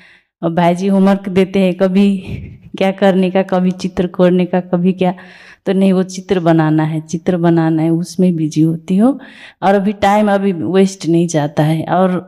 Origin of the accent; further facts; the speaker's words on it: Kathmandu, Bagmati, Nepal; मैं काठमांडू नेपाल से हूँ।